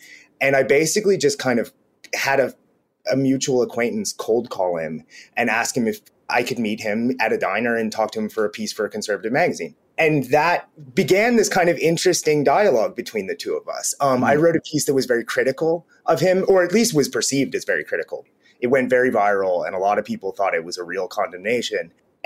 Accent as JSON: {"language": "English", "town": "Cincinnati", "region": "Ohio", "country": "United States", "said": "So I am from Cincinnati, Ohio, as is J.D. Vance."}